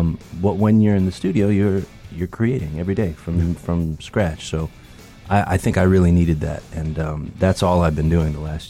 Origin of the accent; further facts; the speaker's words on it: Akron, Ohio, United States; my cousin was Robert. You know, I grew up in Akron, and you know, I play guitar with Robert.